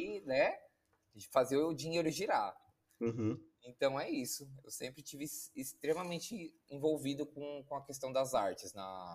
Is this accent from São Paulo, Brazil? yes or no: yes; Salto, São Paulo, Brazil; now in São Paulo, Brazil; eu tenho 31 anos, moro aqui em São Paulo há 6 anos, quase 7. Eu sou do interior daqui de São Paulo, de uma cidade chamada Salto. Não sei se vão conhecer, é uma cidade bem pequena.